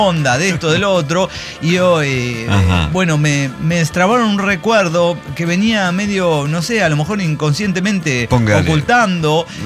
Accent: Morelia, Michoacán, Mexico; now in Celaya, Mexico; Morelia, Michoacán. Yo ahora estoy en Celaya, Guanajuato

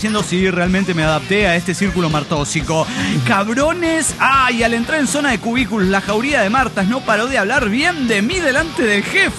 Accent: Mexico

